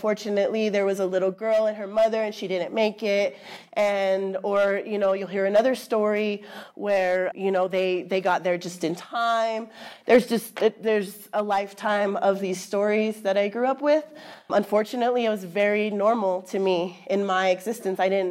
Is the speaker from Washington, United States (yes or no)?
no; Ajo, Arizona, United States; I was finally fleeing my hometown and getting like a taste of the big world.